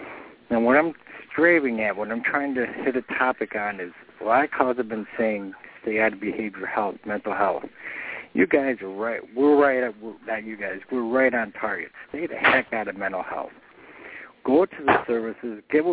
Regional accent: Birmingham, West Midlands, United Kingdom; now in Maine, United States; from Brum. Where am I at now? I'm in Maine.

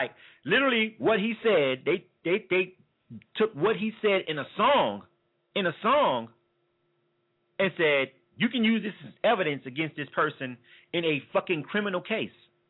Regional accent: the South, United States; I'm from the South, I live in the South, I live in Atlanta

